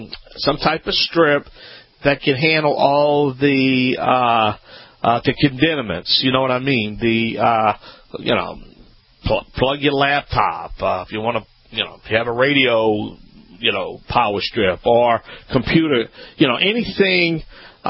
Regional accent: Louisiana, United States; That's right. I am the Cajun man from the Bayou Land. I'm the originator.

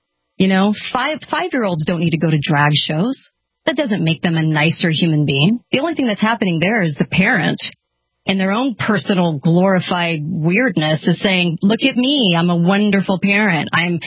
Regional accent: California, United States; I grew up in California and I grew up around a lot of liberals.

